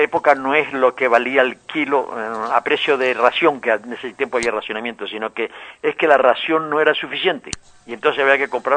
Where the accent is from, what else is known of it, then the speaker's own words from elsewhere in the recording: Fuencaliente, Canary Islands, Spain; en Fuencaliente, que es mi pueblo natal.